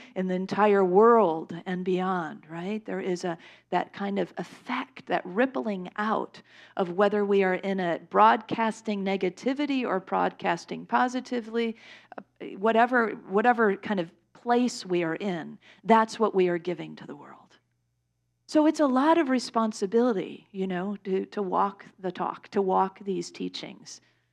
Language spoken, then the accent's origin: English; Chicago, Illinois, United States; I grew up in the Chicago area